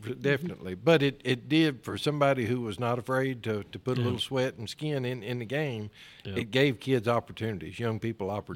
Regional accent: Campbellsville, Kentucky, United States; I was born in Greensburg. Grew up in Campbellsville, so mm-hmm.

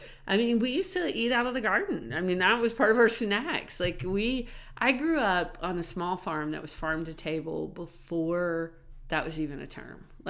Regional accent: Texas, United States; Like when I grew up in Texas, some dryers would be gas.

